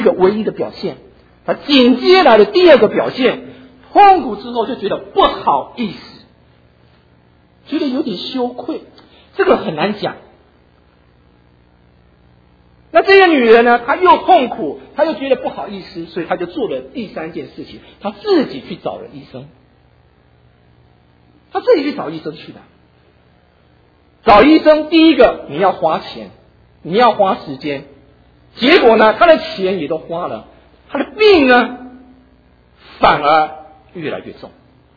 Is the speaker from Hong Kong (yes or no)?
no; Taiwan; moved away as an adult; now in United States; 我是从台湾来的，今年刚好来美国20年。在20年里面，我曾经几次回过台湾，